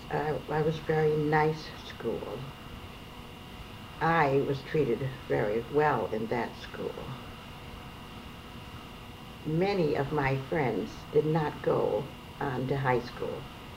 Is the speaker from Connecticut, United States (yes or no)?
yes; Bridgeport, Connecticut, United States; Yes, I was born in Bridgeport. I lived here all of my life.